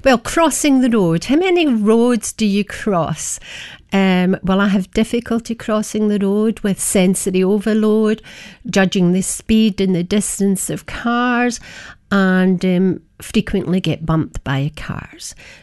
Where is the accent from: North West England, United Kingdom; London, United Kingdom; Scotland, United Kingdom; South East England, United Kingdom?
Scotland, United Kingdom; Glasgow; I'm from Scotland, Glasgow area